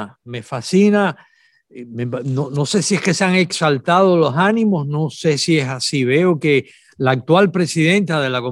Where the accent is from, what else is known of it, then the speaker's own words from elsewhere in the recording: Cuba; Los cubanos éramos muy españoles, lo somos muy españoles en mi familia.